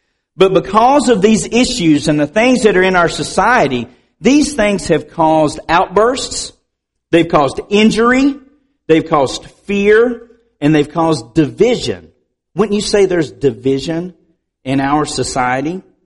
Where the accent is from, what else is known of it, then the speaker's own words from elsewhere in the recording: Asheville, North Carolina, United States; And I told him I was from Asheville, North Carolina.